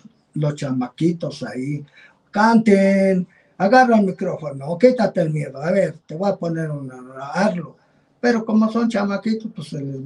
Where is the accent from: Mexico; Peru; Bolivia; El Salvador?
Mexico; Xicoténcal, Tlaxcala; born there; Yo soy nacido allá en Xicoténcal, uno.